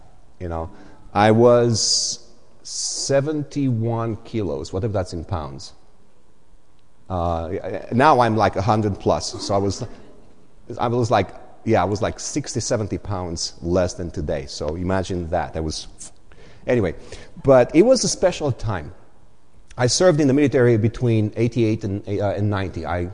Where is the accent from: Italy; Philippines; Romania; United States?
Romania; English is a second language; because if you know my past, I come from Romania, from Eastern Europe, and I did serve in the military on the wrong side, I was part of the Soviet bloc